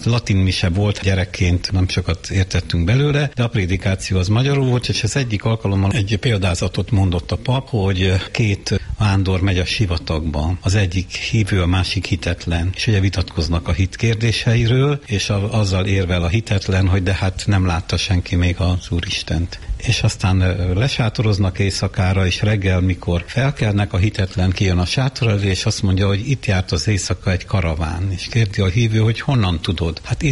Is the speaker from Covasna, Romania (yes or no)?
no; Cristuru Secuiesc, Harghita, Romania; Édesapám unitárius volt, és a felmenői is, és Székelykeresztúron onnan származunk, ezen az oldalon.